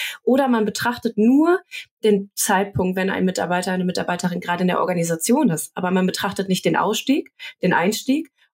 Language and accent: German; Cologne, North Rhine-Westphalia, Germany; als Kölnerin